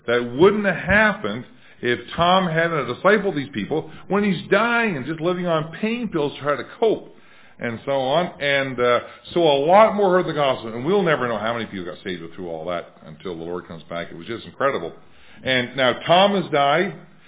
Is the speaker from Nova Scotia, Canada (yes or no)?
yes; Nova Scotia, Canada; Shelburne, a little hick town about 20 miles from where I was raised in Nova Scotia.